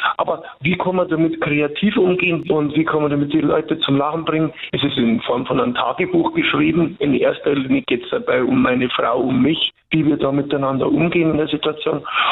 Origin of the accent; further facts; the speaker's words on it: Landshut, Bavaria, Germany; born there; Ich bin ja in Landshut schließlich geboren und habe lange Zeit auch gewohnt dort